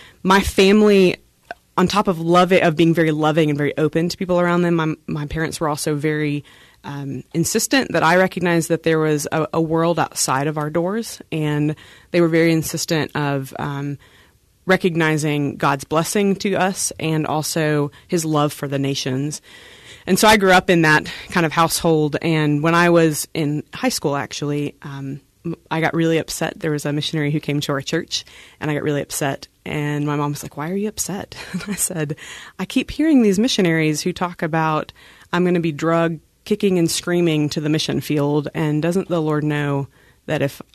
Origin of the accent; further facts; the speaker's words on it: Brownwood, Texas, United States; So I grew up in Brownwood, Texas, central Texas, not near really any of the major cities in Texas.